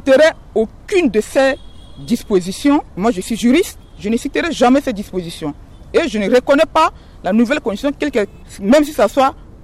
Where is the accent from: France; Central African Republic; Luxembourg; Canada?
Central African Republic; Je suis centrafricain, je m'oppose à cette constitution.